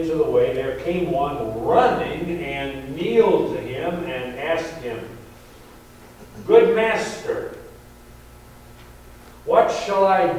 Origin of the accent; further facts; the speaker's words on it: Oklahoma, United States; now in Michigan, United States; You know, I grew up in Oklahoma. And I've told you before, you people here in Michigan, you have some nice, clean-looking rivers.